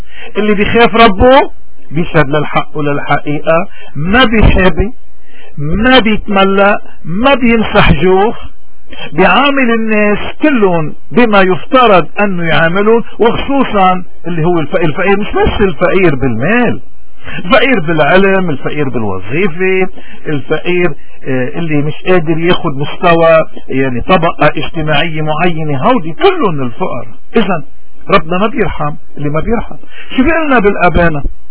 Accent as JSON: {"language": "Arabic", "country": "Lebanon", "said": "فنحن كمواطنين لبنانيين ان كنا بلبنان او ببلاد الاغتراب"}